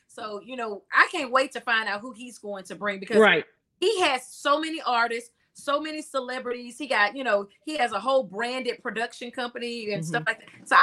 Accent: Houston, Texas, United States; Oh yeah, but I'm a Texan girl. I'm a Houston so I know rodeo time.

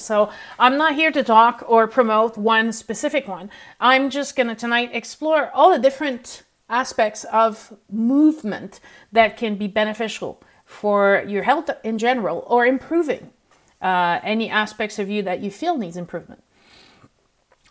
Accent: Canada; I'm French Canadian, so there's a certain type of music that reminds me of home immediately.

